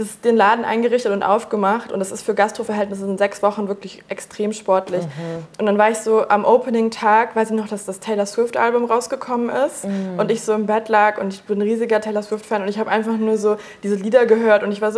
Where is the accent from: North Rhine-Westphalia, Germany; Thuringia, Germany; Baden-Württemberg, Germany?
North Rhine-Westphalia, Germany; Ich komme aus NRW, so wie du, und wir sind sehr oft umgezogen, deswegen kann ich immer nicht so genau sagen, wo konkret ich daher komme. Deswegen sage ich mittlerweile einfach nur so NRW, plain. Mhm. Und ich bin so vor 5,5 Jahren nach Berlin gezogen